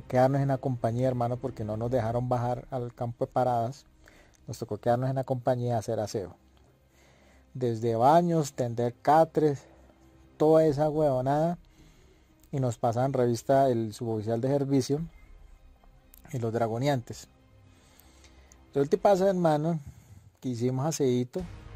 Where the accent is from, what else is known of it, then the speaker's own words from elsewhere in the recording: Cúcuta, Norte de Santander, Colombia; En mi caso, yo soy de Cúcuta, y en mi caso pues nadie iba a ir.